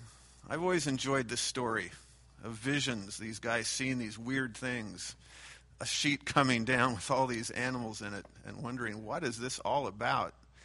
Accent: Bakersfield, California, United States; I grew up here in Bakersfield, grew up in East Bakersfield. My parents lived simply.

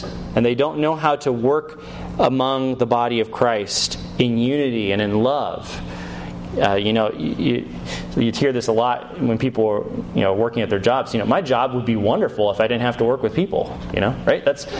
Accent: United States; Because we're so American in our culture today, we think very individualistically.

